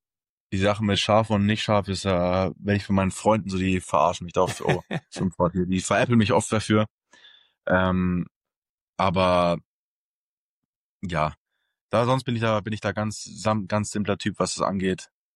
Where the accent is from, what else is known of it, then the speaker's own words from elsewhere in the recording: Germany; ich komme aus Deutschland